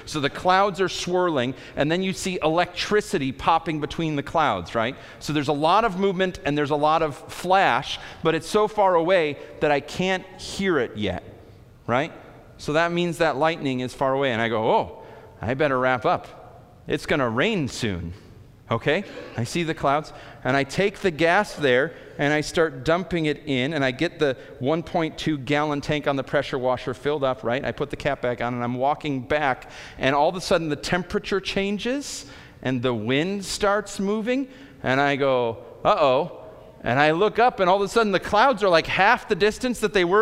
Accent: Midwest, United States; I grew up in the Midwest. We also have storms there.

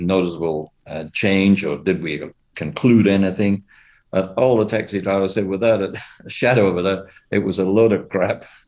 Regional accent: Scotland, United Kingdom; Where I grew up in Scotland

